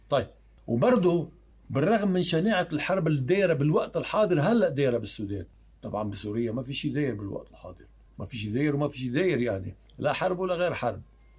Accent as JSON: {"language": "Arabic", "town": "Bsharri", "region": "North Governorate", "country": "Lebanon", "said": "نحن نواب بشري أهالي بشري"}